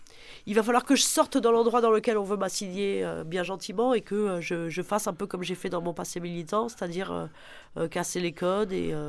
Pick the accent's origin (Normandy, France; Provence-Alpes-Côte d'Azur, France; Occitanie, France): Occitanie, France; Toulouse; je suis plus toulousaine en fait. J'ai grandi à Toulouse, j'ai fait mes études à Toulouse, ouais.